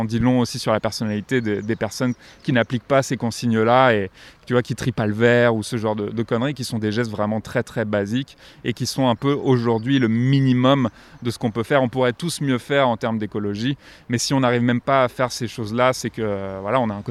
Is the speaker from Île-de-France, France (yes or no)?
yes; Paris, Île-de-France, France; Plus j'ai grandi à Paris, donc c'est vraiment une ville où il y a des déchets partout.